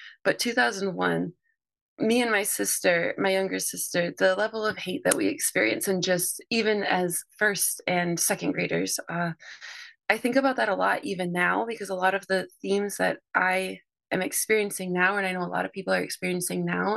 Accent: Seattle, Washington, United States; also born or lived in Orlando / Spartanburg / Baltimore; now in Newark, United States; I was born in Orlando, Florida. I grew up in Seattle, Washington. I've lived in Spartanburg, South Carolina, and I've lived in near Baltimore, Maryland, and now I'm in Newark, Delaware.

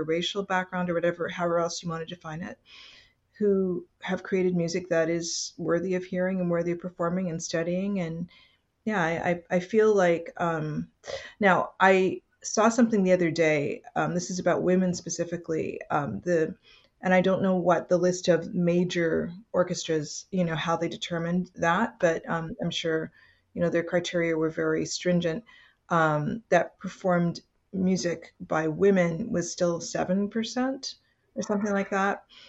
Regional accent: Western Canada, Canada; I grew up in Western Canada

